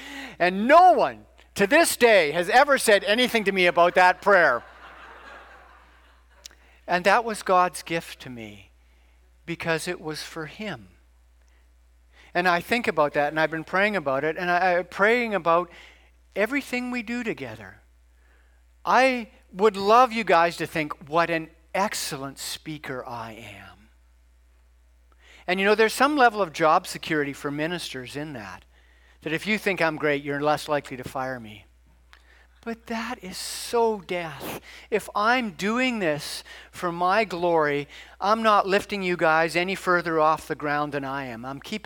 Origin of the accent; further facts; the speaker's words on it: Ontario, Canada; Growing up in Canada at a certain time, it was just in the air. It was said at public meetings. It was said at my high school all the way until grade 13 in the late 70s in Ontario.